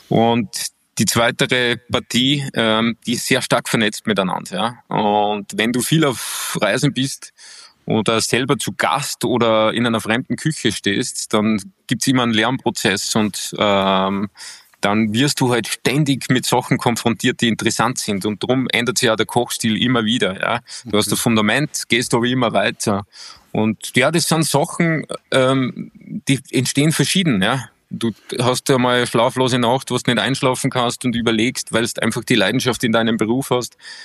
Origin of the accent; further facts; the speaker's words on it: Bad Ischl, Upper Austria, Austria; Und man muss halt zu meiner Heimat sagen, du hast es ja schon erwähnt, Bad Ischl hat eine monarchische Historie